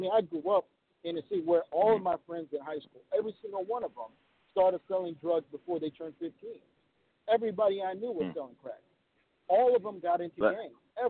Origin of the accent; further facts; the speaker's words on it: Minneapolis, Minnesota, United States; For example, like I grew up in Minneapolis.